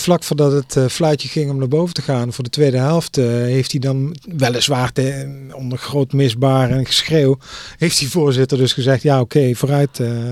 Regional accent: Limburg, Netherlands; born there; En ook in het team uit Kerkrade. Dus dat is dicht bij waar ik ben geboren.

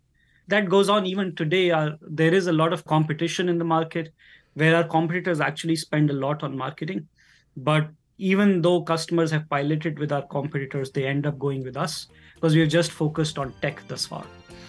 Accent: Delhi, India; growing up in Delhi in a middle-class family

